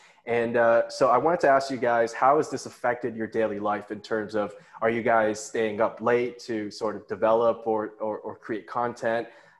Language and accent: English; Canada; I'm very ashamed to say this because I've been here for all my life, but I rarely travel Canada. I've been around Ontario